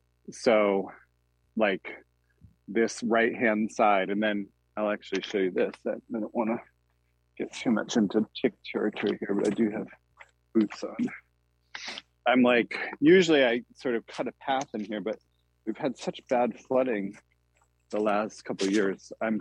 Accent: New Hampshire, United States; I grew up in New Hampshire and spent a tons of time in the woods when I was younger

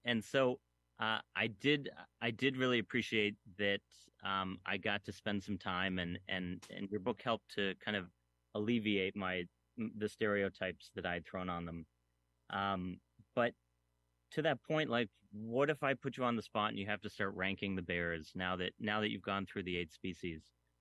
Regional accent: Northeast, United States; I grew up in the Northeast, and we have plenty of them. And where I am now in the Catskills has a pretty stable population of about 2,000 black bears.

